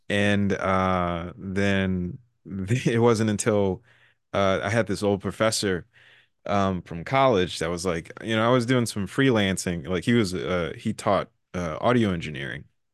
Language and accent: English; Houston, Texas, United States; Well, for me, I was from Houston